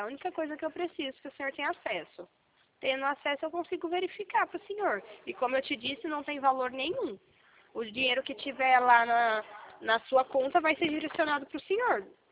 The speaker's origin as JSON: {"language": "Portuguese", "region": "Minas Gerais", "country": "Brazil", "said": "Mas eu também sou de Minas. Sou mineira"}